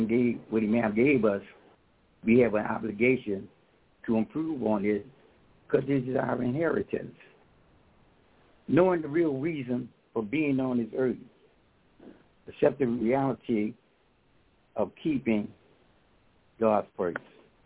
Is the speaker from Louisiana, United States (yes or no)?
yes; New Orleans, Louisiana, United States; now in Tampa, United States; from New Orleans, Louisiana. I'm from Tampa, Florida now.